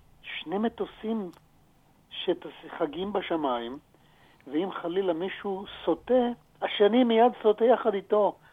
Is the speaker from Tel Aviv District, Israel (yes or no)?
no; Mishmarot, Haifa District, Israel; born there; אני נולדתי בקיבוץ משמרות, זה בערך 5 קילומטרים אוויריים אחד מהשני